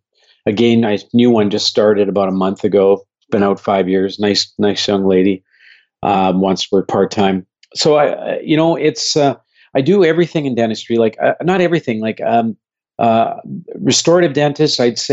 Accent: Winnipeg, Manitoba, Canada; also born or lived in India; I live in Winnipeg, Canada. I've been living here for over 50 years. It's home. I was born in India, but we moved here when I was just a little kid.

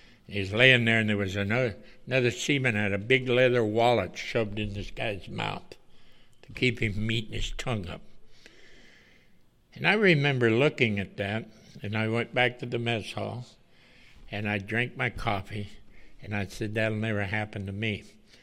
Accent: Wilmington, United States; See, I grew up in Wilmington. I moved there when I was 13 years old, and I hustled the docks

